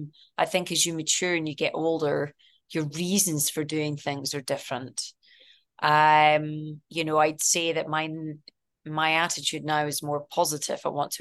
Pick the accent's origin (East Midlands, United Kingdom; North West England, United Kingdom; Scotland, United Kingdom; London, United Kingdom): Scotland, United Kingdom; as a Scottish person